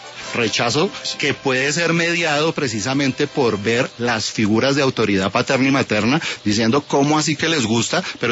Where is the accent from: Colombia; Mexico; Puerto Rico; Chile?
Colombia; A nosotros como colombianos